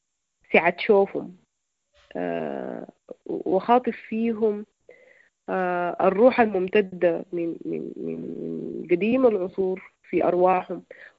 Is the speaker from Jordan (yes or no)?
no; Sudan; نحن كمجتمع سوداني